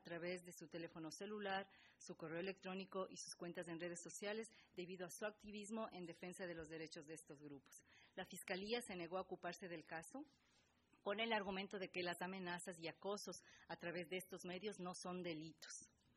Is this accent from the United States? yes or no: no; Ecuador; soy ecuatoriana.